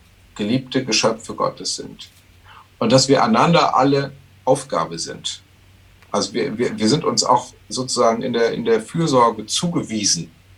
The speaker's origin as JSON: {"language": "German", "region": "Lower Saxony", "country": "Germany", "tie": "born or raised there", "said": "als Jugendlicher in der Lüneburger Heide tief im letzten Jahrtausend"}